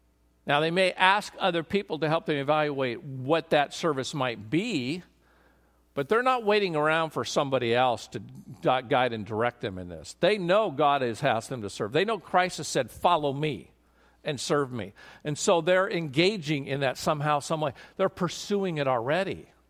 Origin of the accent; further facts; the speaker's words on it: Oregon, United States; you know, we're from Oregon, so rain is rain, and who cares?